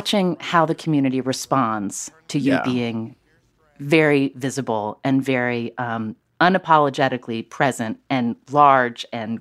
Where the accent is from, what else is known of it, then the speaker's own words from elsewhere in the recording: Charleston, West Virginia, United States; Oh, I grew up in Charleston, West Virginia.